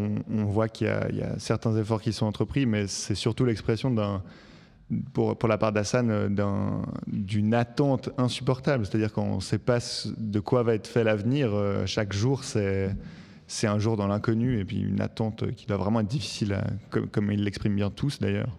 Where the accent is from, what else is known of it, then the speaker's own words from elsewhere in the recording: Switzerland; Certaines personnes ne voulaient pas nous parler jusqu'à qu'on dise qu'on est suisse